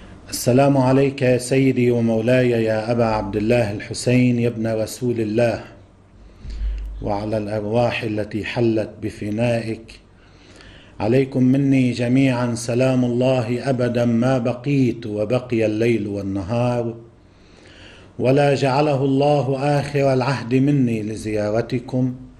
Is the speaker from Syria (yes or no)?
no; Lebanon; مثلا أنا كلبناني إنه اتجاه بلدي لبنان